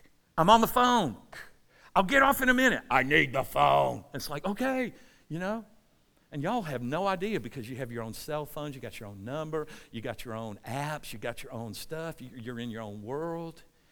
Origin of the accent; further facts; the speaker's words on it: Forest Park, Georgia, United States; I grew up in Forest Park, went to Forest Park High School, and my best friends went to Jonesboro.